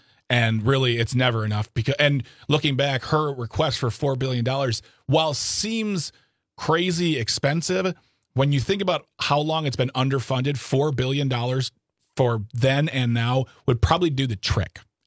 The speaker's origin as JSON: {"language": "English", "town": "Waukesha", "region": "Wisconsin", "country": "United States", "also_born_or_lived": "Milwaukee", "said": "Like, I'm from Waukesha. I lived in Milwaukee. But I lived in southeastern Wisconsin and all these counties. So I have, like, a southeastern and a Wisconsin pride."}